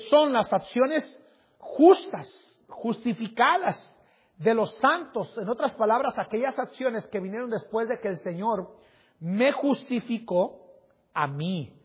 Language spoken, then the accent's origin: Spanish; Mexico; now in Colombia; Nuestro acento nos delataba. Obviamente con el tiempo se mezcló mi acento, ¿verdad, hermanos? Y saben, hermanos, ahora después me decían que era peruano, ecuatoriano, boliviano. Nunca me decían mexicano.